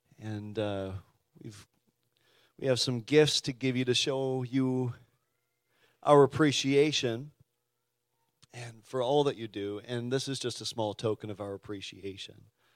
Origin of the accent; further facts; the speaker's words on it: Hatfield Point, New Brunswick, Canada; and I come from Hatfield Point, which is not too far from here